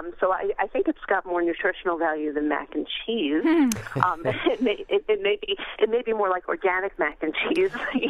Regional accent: Rockville Centre, New York, United States; Hi, I'm from Rockville Center, New York.

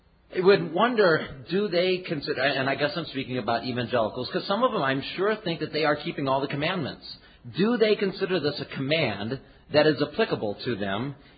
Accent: Morris, Minnesota, United States; from Morris, Minnesota.

